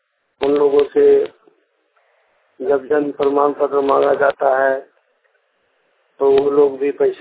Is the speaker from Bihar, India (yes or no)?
no; Dumka, Jharkhand, India; मैं दुमका का रहने वाला हूँ।